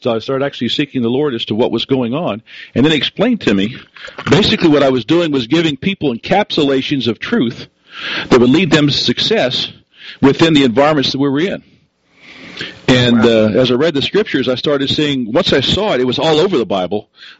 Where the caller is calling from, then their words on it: Wilmington, Delaware, United States; I'm calling from Wilmington, Delaware area.